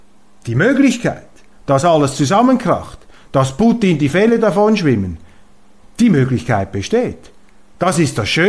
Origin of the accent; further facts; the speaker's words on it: Switzerland; als Schweizer ist man immer etwas naiv.